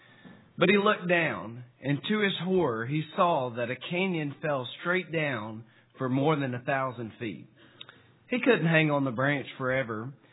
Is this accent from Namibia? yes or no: no; South Fulton, Tennessee, United States; I'm from South Fulton, Tennessee, and I worship at the Smith Street Church of Christ there in South Fulton.